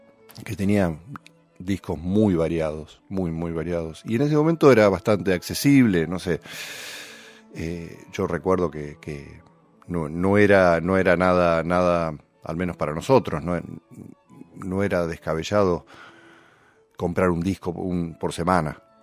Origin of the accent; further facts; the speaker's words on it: Salto, Buenos Aires Province, Argentina; la banda de mi ciudad natal, que es Salto, en la provincia de Buenos Aires